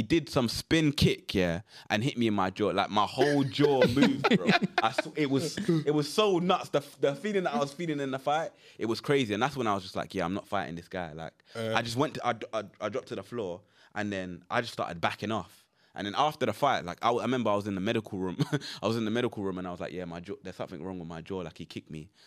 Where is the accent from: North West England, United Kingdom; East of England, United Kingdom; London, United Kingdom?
London, United Kingdom; Hackney; born there; I can fight because I was born in Hackney.